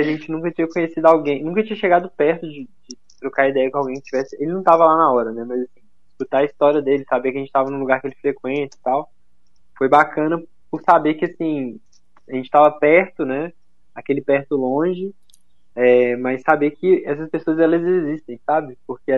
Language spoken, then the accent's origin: Portuguese; Belo Horizonte, Minas Gerais, Brazil; A gente vem de BH, né?